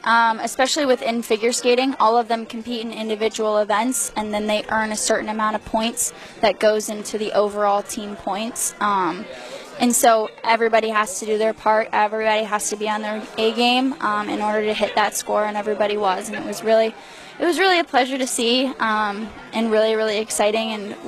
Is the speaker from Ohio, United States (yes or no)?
yes; Cleveland, Ohio, United States; No, I grew up in Cleveland, Ohio